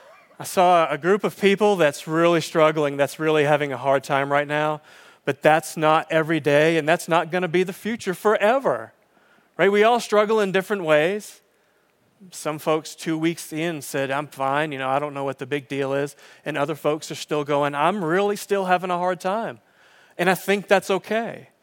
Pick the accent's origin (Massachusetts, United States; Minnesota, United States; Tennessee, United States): Massachusetts, United States; I'm originally from Massachusetts, go Sox.